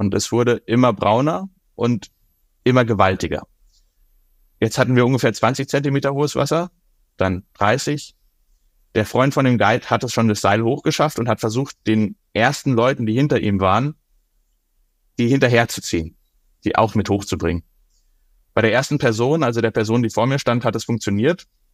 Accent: Bavaria, Germany; ich bin an der Isar aufgewachsen in Oberbayern

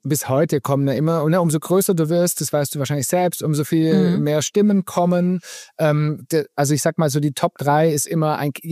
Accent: Munich, Bavaria, Germany; Also wir haben ja sehr lange, als wir noch ohne Kinder waren, auch sehr lange mitten in München gelebt. Also wir kommen aus München und sind dann ja vor vielen Jahren aufs Land gezogen, ins bayerische Umland.

